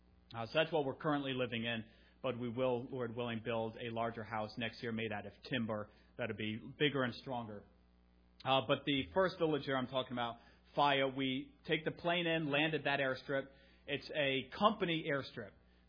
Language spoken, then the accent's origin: English; New Jersey, United States; We're from New Jersey. That's our home state. Melissa and I both grew up there